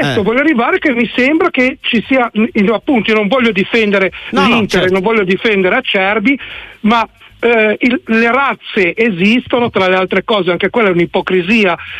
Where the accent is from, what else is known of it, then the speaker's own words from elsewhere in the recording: Genoa, Liguria, Italy; io sono di Genova, quindi tifo per il Genova